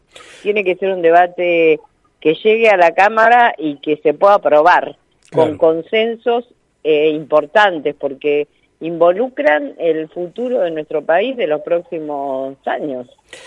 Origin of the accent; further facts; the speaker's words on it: Almirante Brown, Buenos Aires Province, Argentina; en mi pueblo, Almirante Brown, que es una ciudad de 650.000 habitantes